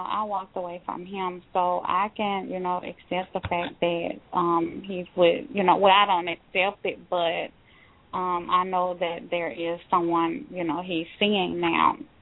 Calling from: Texas, United States; I'm in Texas.

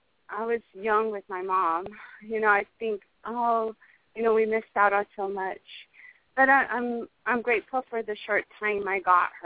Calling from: Arizona, United States; Calling from Arizona.

